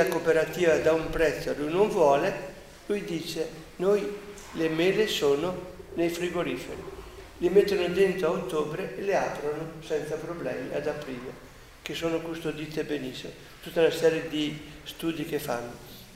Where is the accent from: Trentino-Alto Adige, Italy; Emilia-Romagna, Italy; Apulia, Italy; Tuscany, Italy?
Trentino-Alto Adige, Italy; Denno; Che hanno fatto i contadini di Denno, del mio paese, davanti a noi?